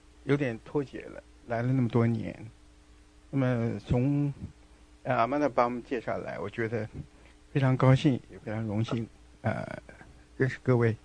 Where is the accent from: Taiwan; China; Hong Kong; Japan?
Taiwan; now in Los Angeles, United States; 我是来自台湾的，我第一次参加这种会